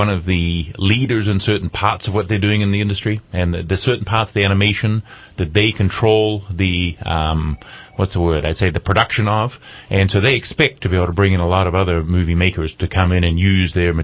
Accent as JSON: {"language": "English", "town": "Queenstown", "region": "Otago", "country": "New Zealand", "said": "And as you know, I'm from New Zealand, yeah. And I was down there 2 months ago. And the community I'm from in New Zealand, Queenstown on the South Island"}